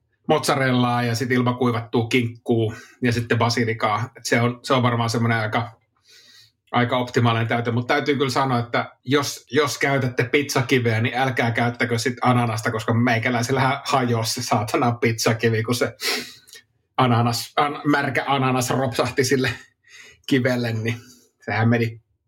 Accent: Kainuu, Finland; Joo, meillä päin Kainuussa kutsuttiin ruskeaksi piirakaksi jotain ihan muuta.

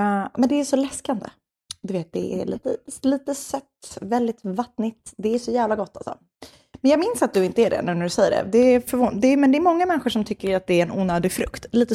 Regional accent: Stockholm, Stockholm County, Sweden; jag är ju uppväxt i Stockholms innerstad.

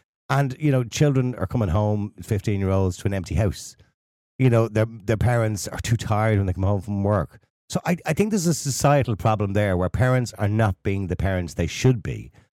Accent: Dublin, Leinster, Ireland; Yeah, I'm from Eadmore. So, Eadmore was a very rough place.

